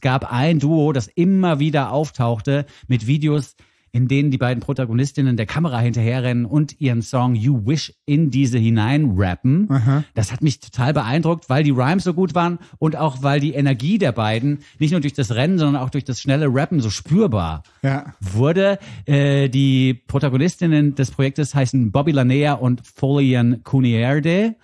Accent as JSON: {"language": "German", "country": "Switzerland", "said": "als Schweizer findet man natürlich alles"}